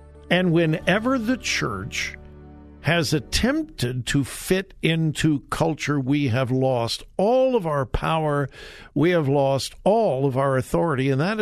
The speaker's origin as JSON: {"language": "English", "country": "United States", "tie": "born there", "said": "I was born in America. I live in America."}